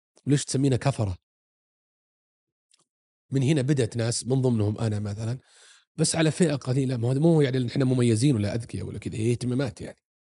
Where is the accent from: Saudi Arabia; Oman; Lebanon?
Saudi Arabia; احنا كشعب سعودي بالذات وقفنا خلف قيادتنا